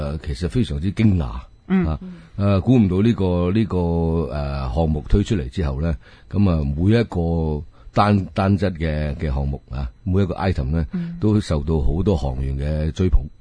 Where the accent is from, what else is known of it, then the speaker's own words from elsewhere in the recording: Hong Kong; 佢哋都知道咧我哋香港人係幾有心嘅